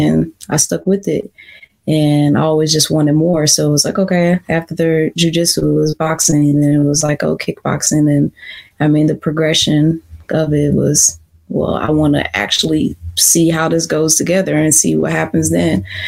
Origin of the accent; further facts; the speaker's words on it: St. Louis, Missouri, United States; like she's from Tahiti, I'm from St. Louis